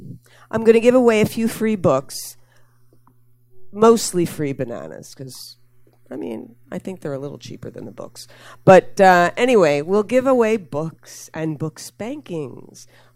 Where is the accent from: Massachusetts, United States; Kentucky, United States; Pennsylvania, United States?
Pennsylvania, United States; Philadelphia; in Philly, my hometown.